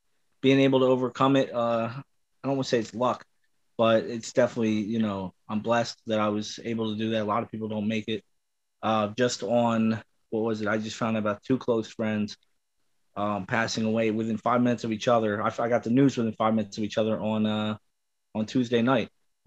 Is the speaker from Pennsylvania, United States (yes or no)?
yes; Allentown, Pennsylvania, United States; also born or lived in Bethlehem; No, I'm born and raised in Lehigh Valley. Really, I grew up in Allentown on Fifth and Liberty, although I was born in Bethlehem.